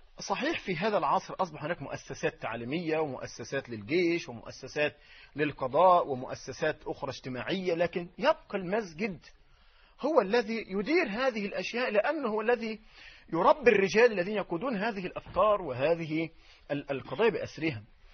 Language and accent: Arabic; Dakahlia, Egypt; من الدقهلية